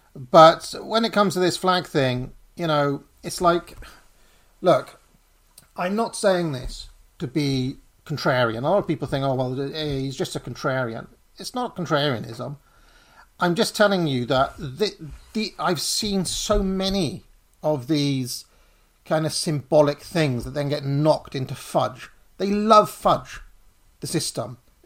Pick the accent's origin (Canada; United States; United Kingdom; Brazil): United Kingdom; England; Because I'm English and this is our flag.